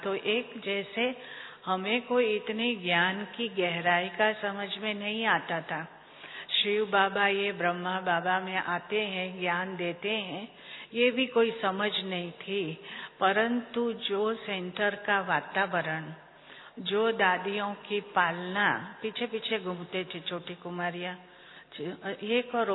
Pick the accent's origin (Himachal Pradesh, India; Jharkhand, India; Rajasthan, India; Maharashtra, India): Maharashtra, India; Mumbai; हम मुंबई से हैं